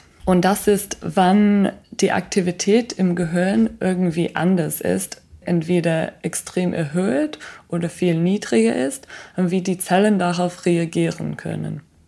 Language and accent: German; United Kingdom; German is a second language; now in Germany; ich komme aus Großbritannien und meine Eltern können kein Deutsch reden.